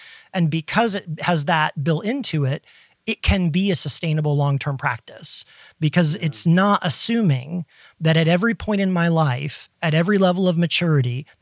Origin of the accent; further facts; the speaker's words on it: Ohio, United States; growing up in Ohio in the Midwest and the door frame in our kitchen that opened to the stairs going to the basement